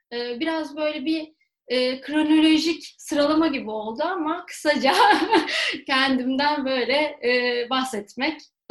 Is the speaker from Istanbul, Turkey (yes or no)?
yes; Istanbul, Turkey; 1983 İstanbul doğumluyum. 2018 yılına kadar da İstanbul'da yaşadım.